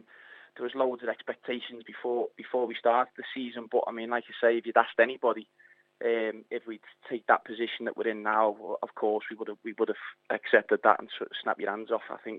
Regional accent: Liverpool, North West England, United Kingdom; my hometown in Liverpool

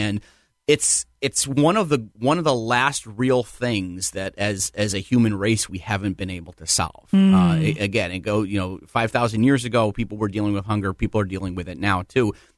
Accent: New Britain, Connecticut, United States; I'm from New Britain. I live in West Hartford.

